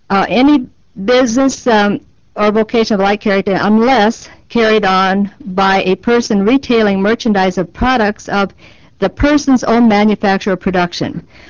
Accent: Sturgis, South Dakota, United States; So I'd like to tell you about what happens in my hometown of Sturgis, which hosts probably the largest tourism event in South Dakota.

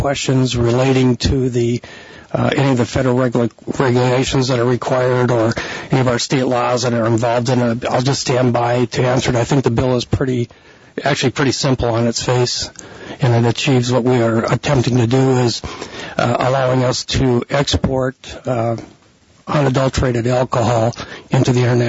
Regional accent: Rapid City, South Dakota, United States; I'm an attorney from Rapid City.

